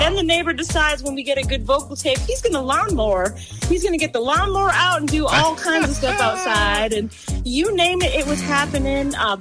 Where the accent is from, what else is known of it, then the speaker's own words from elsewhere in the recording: Canadian Prairies, Canada; now in Orlando, United States; I'm from the Plains Cree tribe, which I'm very proud of. So I come from Canada. We border like North Dakota, Montana. So that's kind of the general area that I'm from.